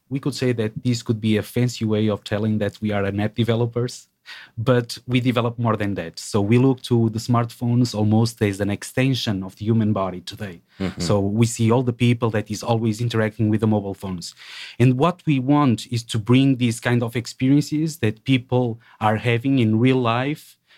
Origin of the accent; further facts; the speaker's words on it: Lisbon, Portugal; So I'm European from Lisbon. So, but I've lived in the US.